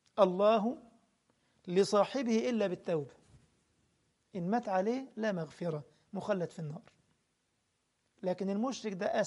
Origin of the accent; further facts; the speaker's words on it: Egypt; واحد تاني يمسك الخبزة عندنا في مصر يعني